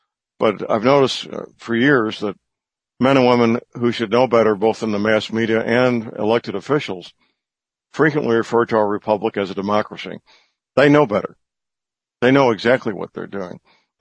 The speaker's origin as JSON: {"language": "English", "town": "St. Louis", "region": "Missouri", "country": "United States", "tie": "born or raised there", "said": "Now my hometown, St. Louis, has two of the world's largest rivers on the north side and the east side."}